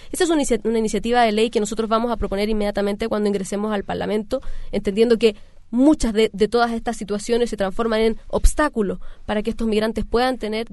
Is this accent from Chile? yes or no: yes; Santiago, Santiago Metropolitan Region, Chile; Y lo digo como santiaguina, yo vivo en el centro de Santiago